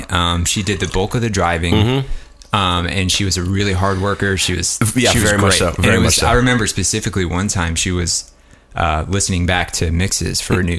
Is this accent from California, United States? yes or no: no; San Antonio, Texas, United States; Well, I'm from Texas, the greatest goddamn country in the whole world. And I'm from San Antonio.